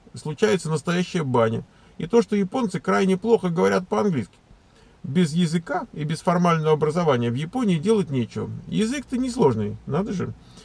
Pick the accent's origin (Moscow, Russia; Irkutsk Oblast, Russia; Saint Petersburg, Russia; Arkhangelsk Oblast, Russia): Moscow, Russia; Я из Москвы, 28 лет, закончил МИФИ, математик, системный программист